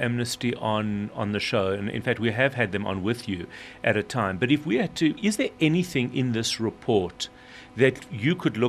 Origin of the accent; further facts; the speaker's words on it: South Africa; I can't vote because I'm not American. Does that make America a discriminatory country and discriminating against Africans because I'm a South African?